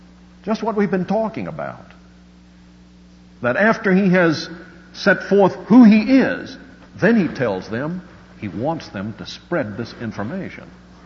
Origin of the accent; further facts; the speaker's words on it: Alabama, United States; We're both from Alabama. But there's little water there.